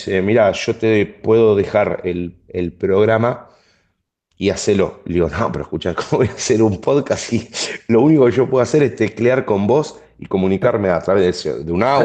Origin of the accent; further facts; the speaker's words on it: Rosario, Santa Fe, Argentina; Argentino y de la ciudad de Rosario, provincia de Santa Fe.